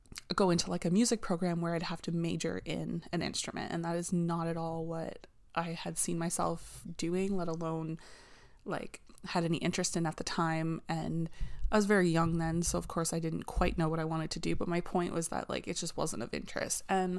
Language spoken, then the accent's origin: English; Ontario, Canada; But I'm from Canada, Ontario. Currently, I'm about an hour and a half, roughly we'll say 2 hours away from Toronto. But where I actually am from, I'm about like 6 to 7 hours away.